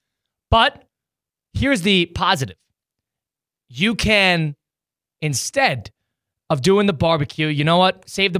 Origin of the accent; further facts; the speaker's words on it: Northeast, United States; now in Florida, United States; Where I'm from, and I grew up in the Northeast.